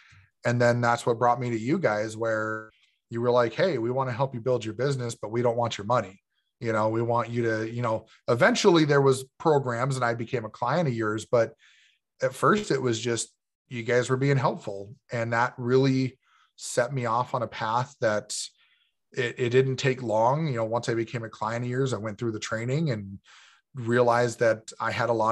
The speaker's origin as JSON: {"language": "English", "region": "California", "country": "United States", "tie": "born or raised there", "moved": "as an adult", "lives_now": "North Dakota, United States", "said": "I grew up on the West Coast in the US here. I grew up in California and moved out to North Dakota when I graduated high school."}